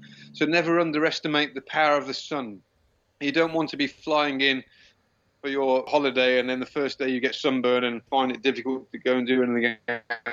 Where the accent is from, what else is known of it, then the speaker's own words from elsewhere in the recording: Stratford-upon-Avon, West Midlands, United Kingdom; moved away as an adult; now in Malaysia; I can speak Malay, but yeah, I'm originally from England, from a small town called Stratford-upon-Avon, which is famous for Shakespeare. I've been in Sabah now for 18 years. I originally came here for 3 years, 23, 24 years ago.